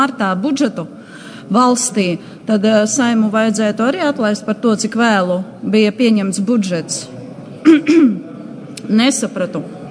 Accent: Rēzekne, Latgale, Latvia; Es esmu no Rēzeknes.

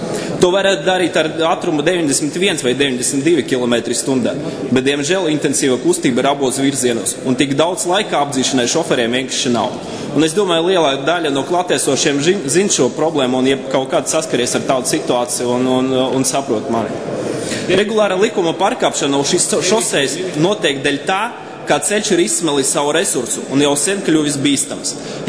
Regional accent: Jēkabpils, Jēkabpils Municipality, Latvia; to nelielu ažiotāžu, kura ir sacelta mana dzimtajā pilsēta, Jēkabpili

